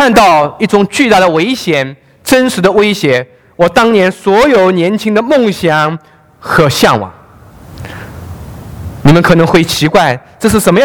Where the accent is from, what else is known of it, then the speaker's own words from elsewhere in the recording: China; 我的家乡是中国民间信仰很兴盛的地方，四大佛教圣地之一就在我家乡隔壁